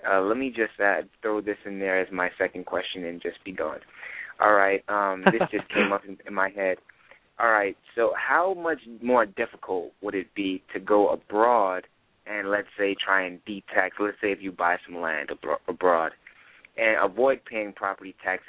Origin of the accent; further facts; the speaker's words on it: United States; since I'm from the United States